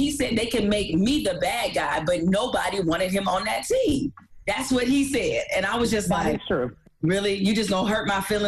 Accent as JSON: {"language": "English", "town": "Detroit", "region": "Michigan", "country": "United States", "said": "y'all know my background. I'm from Detroit. I grew up a really big Pistons fan."}